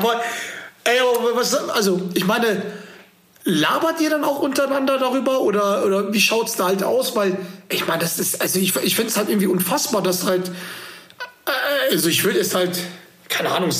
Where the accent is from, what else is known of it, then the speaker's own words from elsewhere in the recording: Schwelm, North Rhine-Westphalia, Germany; da, wo ich aus Schwelm, wo ich aufgewachsen bin